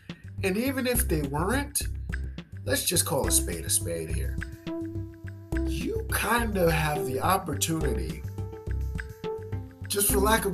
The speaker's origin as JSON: {"language": "English", "region": "New Jersey", "country": "United States", "said": "I am from New Jersey. I was there in Jersey when this happened, 30 minutes from New York."}